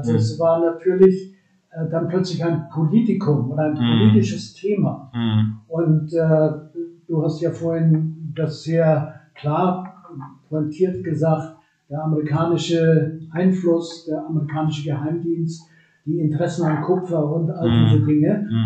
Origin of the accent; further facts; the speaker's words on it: Winsbach, Bavaria, Germany; Also gleich nach dem Gymnasium in Winsbach, wo ich groß geworden bin.